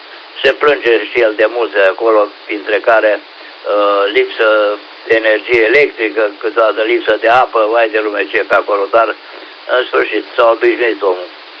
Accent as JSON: {"language": "Romanian", "region": "Oltenia", "country": "Romania", "said": "pe aici, pe la Craiova. Microfonul din nou … suntem olteni"}